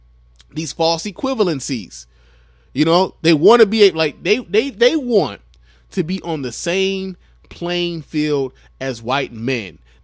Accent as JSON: {"language": "English", "region": "Michigan", "country": "United States", "said": "I'm from Michigan. I am familiar with the policies of Betsy DeVos because Betsy DeVos's policies have had a massive effect here in the state of Michigan."}